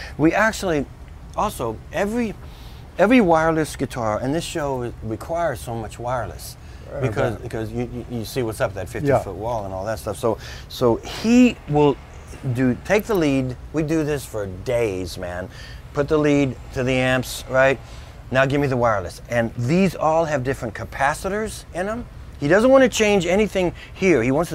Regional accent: Kentucky, United States; My home state, man.

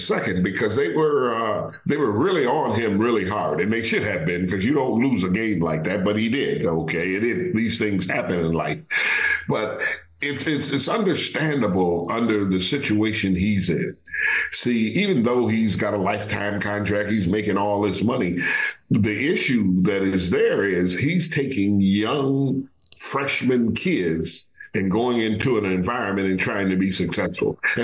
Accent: Michigan, United States; I'm from Michigan, he's from Michigan.

